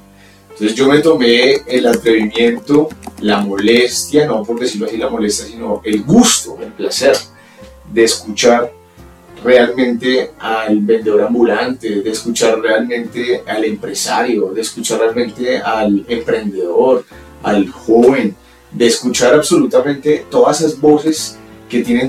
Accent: Bogotá, Colombia; Mis papás son de la localidad Engativá. Mis abuelos son bogotanos. Yo soy más bogotano que el arroz con huevo.

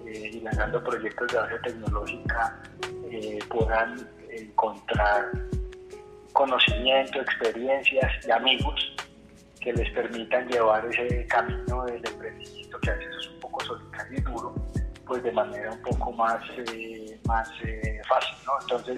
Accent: Manizales, Caldas, Colombia; now in Medellín, Colombia; Soy de Manizales, pero vivo en Medellín y mucho tiempo por fuera de Colombia

